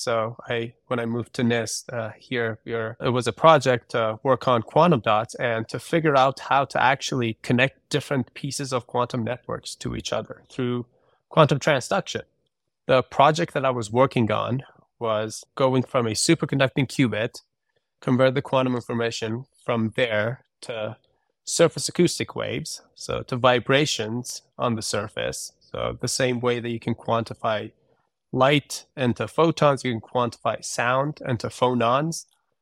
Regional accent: Iran; English is a second language; moved away as an adult; now in United States; So for my undergrad, I did that back in Iran. I'm Iranian. I grew up in Iran.

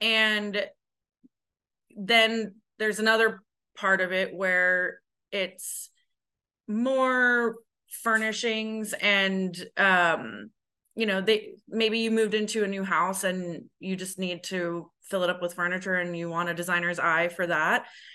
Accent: New York City, New York, United States; now in Houston, United States; And originally, I'm from New York City. My father was a custom furniture designer and manufacturer. He had his own factories in New York City.

